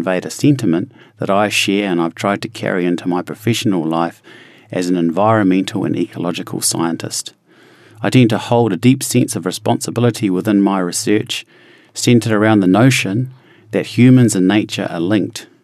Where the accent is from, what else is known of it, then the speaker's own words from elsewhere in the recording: Bay of Plenty, New Zealand; I wasn't brought up with te reo Māori directly, but my mum is Māori and we come from the Bay of Plenty. We're from Ngāti Whakahemo, which is Te Arawa, and Ngāti Pūkeko, which is Ngāti Awa in the Whakatāne.